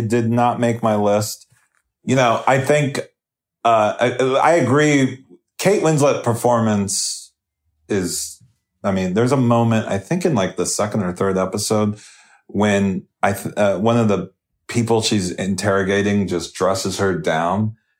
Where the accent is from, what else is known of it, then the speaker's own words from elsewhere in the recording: New Jersey, United States; I grew up in South Jersey, been to Philly a handful of times.